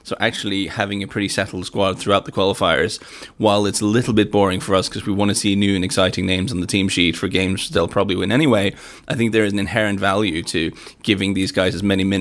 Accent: Norway; I think I'm not going to say this just because I'm from Norway

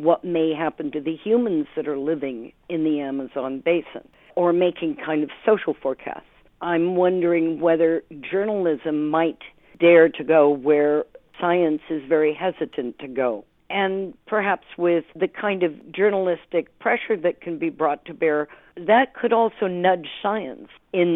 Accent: Ashford, South East England, United Kingdom; from Ashford in Kent.

